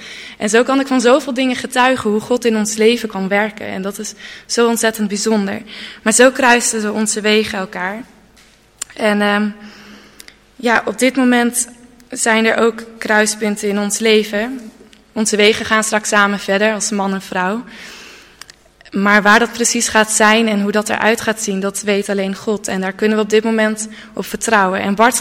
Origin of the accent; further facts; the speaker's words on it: Friesland, Netherlands; ik ben 21 jaar oud. Daar zitten mijn ouders. Ik kom uit Friesland. Ik woon sinds kort weer in Friesland. Ik heb eerst in Ede gestudeerd, maar woon nu weer thuis.